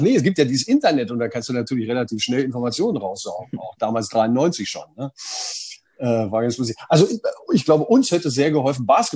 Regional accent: Germany; vor allen Dingen war es halt so, dass wir als Deutsche damals, 93, 94, 95, relative Exoten waren.

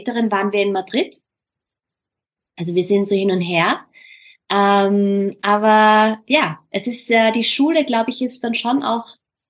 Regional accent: Austria; accent: Austrian German; da habe ich mich so ertappt, dass ich halt immer mein österreichisches Deutsch anpasse

